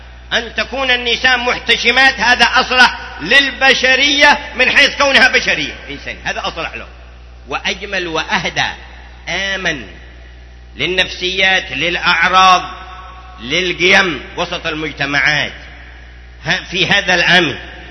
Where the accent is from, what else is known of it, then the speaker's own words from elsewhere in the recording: Yemen; كان بعضهم في بعض القرى عندنا في اليمن أول ما ظهرت التلفزيونات